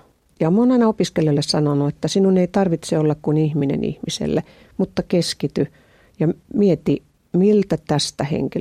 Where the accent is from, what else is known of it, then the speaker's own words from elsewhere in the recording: Ostrobothnia, Finland; Ja se, että me ollaan pohjalaisia molemmat, niin me ollaan ymmärretty toinen toisiamme.